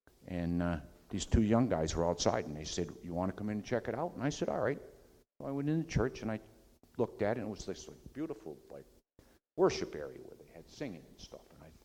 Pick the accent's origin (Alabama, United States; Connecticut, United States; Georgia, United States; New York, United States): Connecticut, United States; Vernon; I'm from Vernon, Connecticut, and my family is all out in that area